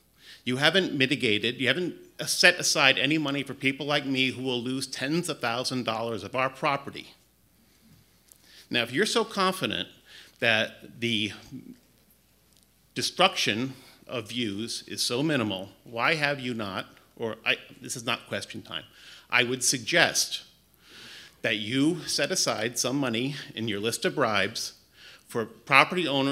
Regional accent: Lancaster, United States; from Lancaster, spelled

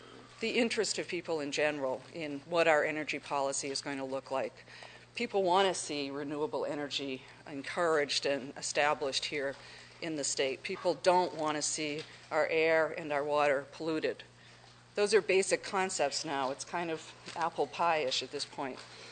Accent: New Hampshire, United States; I come from the Seacoast area.

